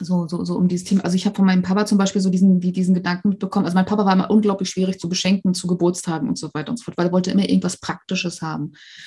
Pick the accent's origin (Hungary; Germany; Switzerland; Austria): Germany; Und weil wir da so, gerade als Deutsche, glaube ich, sehr praktisch veranlagt sind.